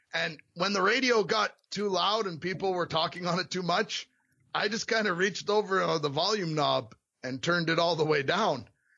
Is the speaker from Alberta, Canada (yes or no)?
yes; Alberta, Canada; I'm from Alberta. We, you know, I spent a lot of my life doing construction and working on the oil rigs.